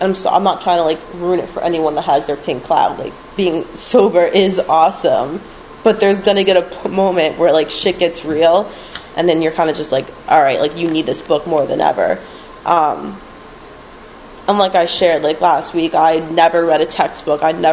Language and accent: English; Westfield, United States; I grew up in Westfield. I grew up actually on a house in Lawrence right up the street from here